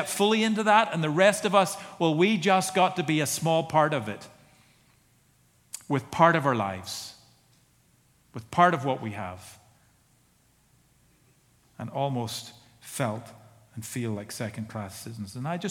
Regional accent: Ireland; Well, I'm Irish. What do you expect?

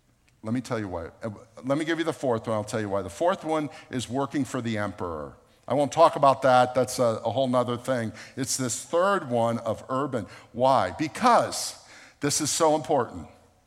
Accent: Boca Raton, Florida, United States; I grew up in Boca Raton where my neighbors and friends were children of Holocaust survivors.

